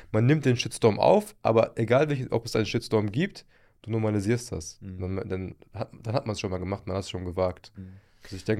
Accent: Turkey; Ich liebe die Türkei. Ich bin selber Türke.

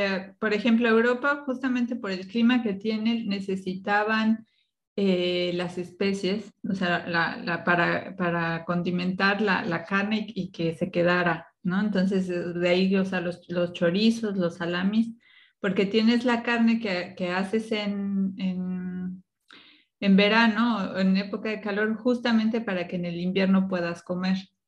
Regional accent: State of Mexico, Mexico; cuando era niña y vivíamos en el Estado de México con mis papás.

